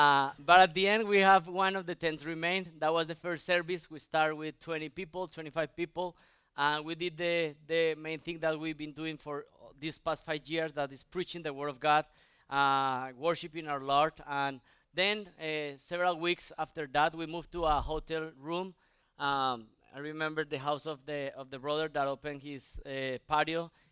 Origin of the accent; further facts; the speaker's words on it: Colombia; moved away as an adult; I came to study here to the States in 2015 to study at the Master Seminary. I came from Colombia with my wife.